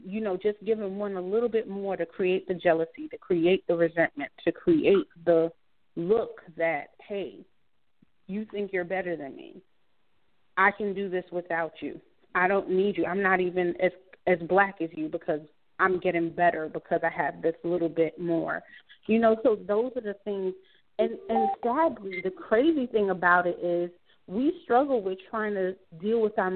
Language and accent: English; New York, United States; Now, you know, I'm from New York. My family is there.